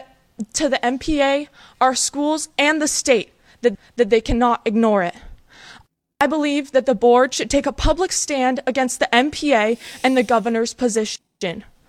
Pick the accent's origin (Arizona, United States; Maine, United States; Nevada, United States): Maine, United States; Bristol; I'm from Bristol, Maine. I'm a junior at another Midcoast high school.